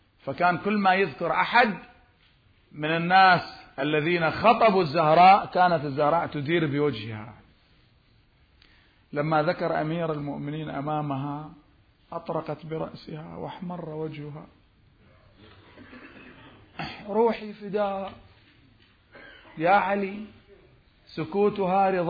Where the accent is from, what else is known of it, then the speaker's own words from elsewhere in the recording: Karbala, Karbala Governorate, Iraq; احنا عندنا في كربلاء في هذا المشروع العظيم